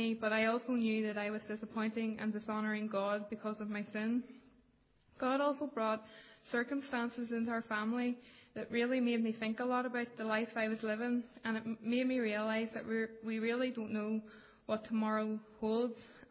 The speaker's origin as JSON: {"language": "English", "town": "Magherafelt", "region": "Northern Ireland", "country": "United Kingdom", "said": "I'm from Macrofelt. I'm 18 years old and I'm currently at Cookstown High School studying my A-levels."}